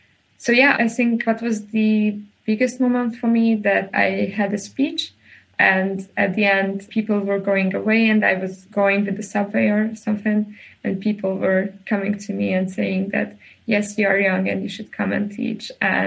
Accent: Hungary; since I was raised in the Orban era, I was growing up and I was politically involved in this Orban era

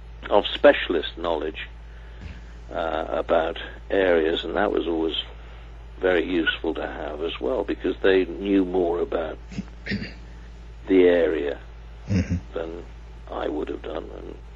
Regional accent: Cardiff, Wales, United Kingdom; having been born and bred in Cardiff

